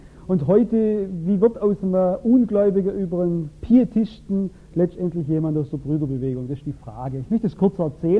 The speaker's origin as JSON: {"language": "German", "town": "Albstadt", "region": "Baden-Württemberg", "country": "Germany", "tie": "born or raised there", "said": "Es war in Albstadt, in Tailfingen, meinem Heimatort, war etwas, das ich seither nie mehr erlebt habe."}